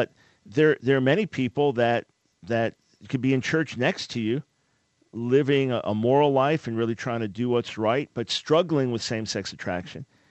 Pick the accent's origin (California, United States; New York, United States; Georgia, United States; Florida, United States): New York, United States; Long Island; Elmont, not far from where I grew up on Long Island.